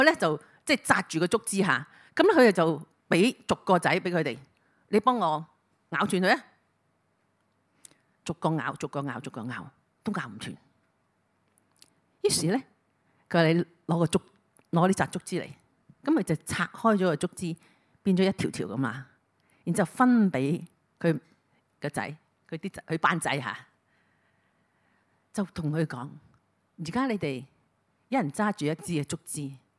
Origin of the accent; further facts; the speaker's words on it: China; 咁所以呢我哋中國人傳統裏邊咧，都係希望生好多好多個嚇。